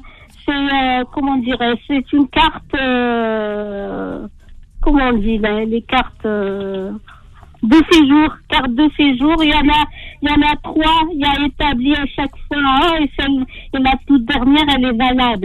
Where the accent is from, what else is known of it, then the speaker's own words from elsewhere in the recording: Constantine, Constantine Province, Algeria; Je suis algérienne de Constantine.